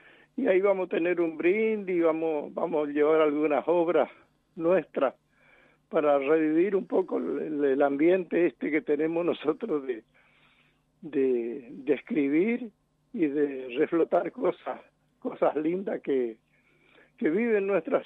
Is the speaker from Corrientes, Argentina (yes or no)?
yes; Yapeyú, Corrientes, Argentina; born there; porque yo nací allá, en Yapeyú, y me crié acá, pero nunca me fui allá.